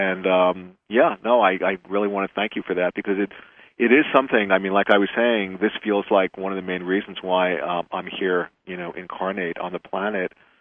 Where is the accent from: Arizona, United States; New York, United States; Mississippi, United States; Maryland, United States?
New York, United States; because I'm from New York, and that's a real possibility.